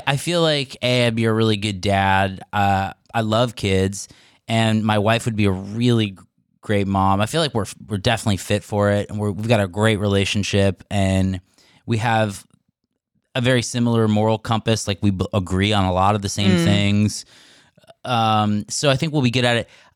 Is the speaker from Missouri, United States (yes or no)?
no; New York, United States; I was this young theatrical kid coming down to the city. I grew up in New York